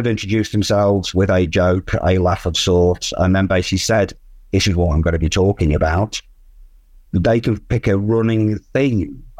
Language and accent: English; England, United Kingdom; You know, I'm an Englishman, I'm not overly familiar with your American sports team.